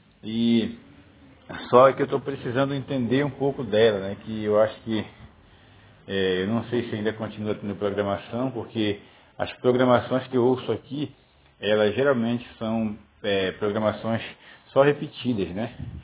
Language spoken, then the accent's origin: Portuguese; Santa Isabel do Pará, Pará, Brazil; now in Santo Antônio do Descoberto, Brazil; eu sou paraense, natural de Santa Isabel do Pará, mas estou morando em Santo Antônio do Descoberto, Goiás.